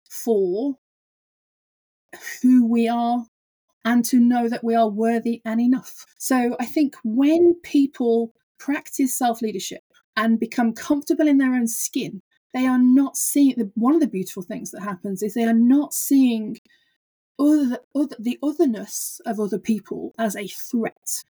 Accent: England, United Kingdom; also born or lived in Germany; I'm from England, and I lived in Germany for a while. And so I'm even more low context than most Canadians.

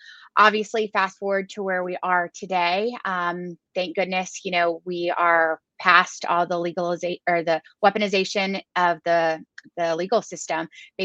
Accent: Georgia, United States; Georgia is my home state. I've lived here almost my entire life.

